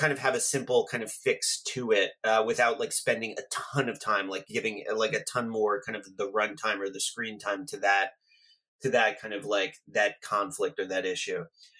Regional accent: New Jersey, United States; like around where I grew up in New Jersey.

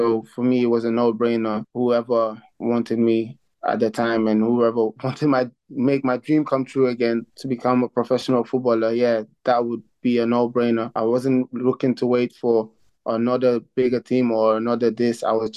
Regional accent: Netherlands; now in Aylesbury, United Kingdom; When I came from Holland, I moved to Aylesbury.

